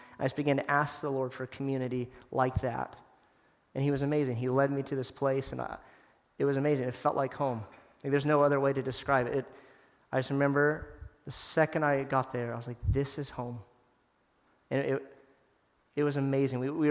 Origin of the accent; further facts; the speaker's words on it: Knoxville, Tennessee, United States; So I grew up in Knoxville, Tennessee. Amazing family, amazing parents, great Christian family.